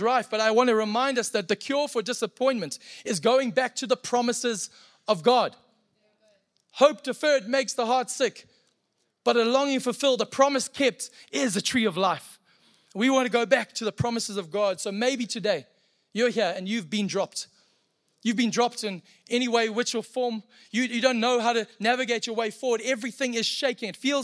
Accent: Zimbabwe; Now, I am from Zimbabwe and Zimbabweans, we apologize for apologizing.

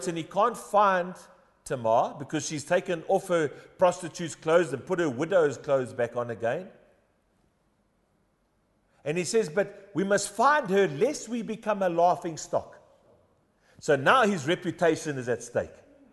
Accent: Durban, KwaZulu-Natal, South Africa; now in Pretoria, South Africa; I am an outsider to Pretoria. I am foreign to this land. I'm an English-speaking Durbanite.

